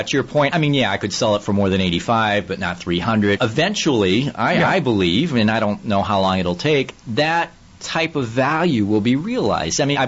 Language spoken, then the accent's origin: English; Midwest, United States; I'm from the Midwest originally, and I transplanted to California